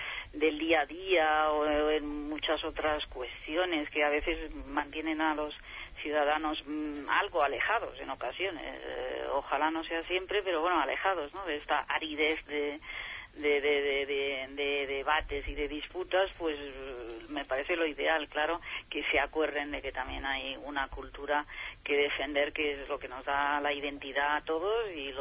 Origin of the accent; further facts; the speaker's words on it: Spain; esto también a mí me ha llamado la atención como española